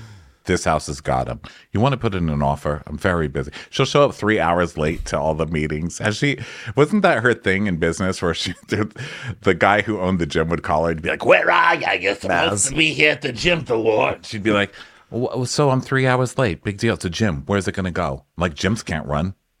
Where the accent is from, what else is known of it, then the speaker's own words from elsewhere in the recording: Paterson, New Jersey, United States; I'm from Patterson.